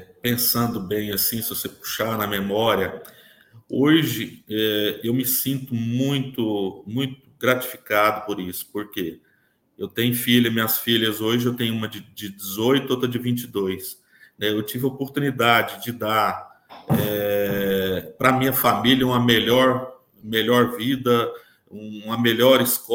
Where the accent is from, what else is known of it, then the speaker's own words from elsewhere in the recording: Porangatu, Goiás, Brazil; now in Rio Verde, Brazil; eu não sou natural aqui de Rio Verde, eu sou natural de Porangatu, que fica a 100 quilômetros do Tocantins, sabe? Morava em fazenda e tudo